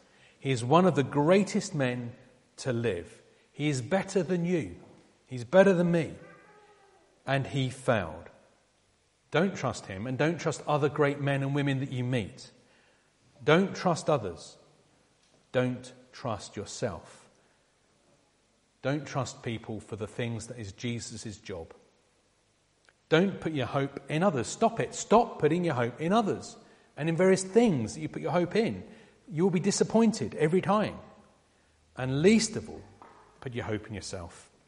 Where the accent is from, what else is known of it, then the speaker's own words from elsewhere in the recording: United Kingdom; Now, we're British, we like constitutional monarchs, otherwise we'd be a republic like France.